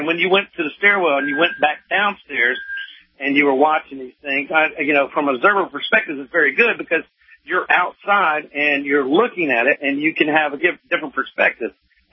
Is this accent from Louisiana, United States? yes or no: yes; Louisiana, United States; I'm from Louisiana, and I was doing a genealogy trace